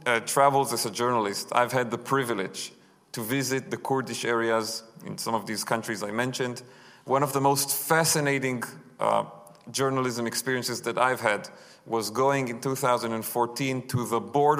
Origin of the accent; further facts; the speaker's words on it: Israel; wherever I said that I was from Israel, the reception I received was 100% supportive